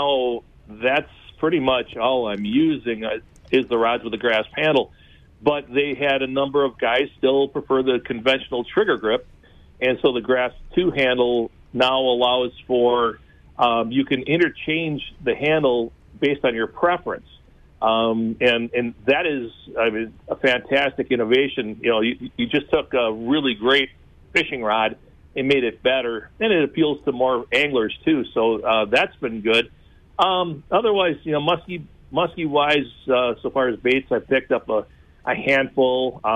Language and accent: English; West Bend, Wisconsin, United States; I grew up in West Bend, north of Milwaukee, and there were some lakes there that had pretty good bass fishing